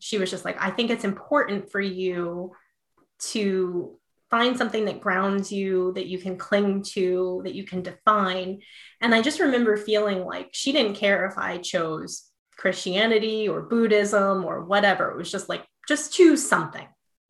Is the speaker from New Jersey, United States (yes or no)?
yes; New Jersey, United States; I grew up in North Jersey.